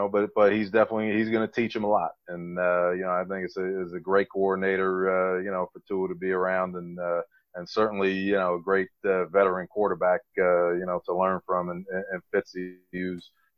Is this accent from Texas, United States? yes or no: no; New York, United States; As a New Yorker, you feel very comfortable and at home in South Florida environment.